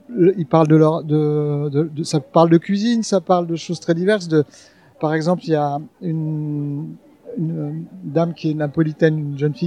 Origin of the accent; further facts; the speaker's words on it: Nantes, Pays de la Loire, France; Je viens de Nantes. J'ai habité à Nantes pendant 32 ans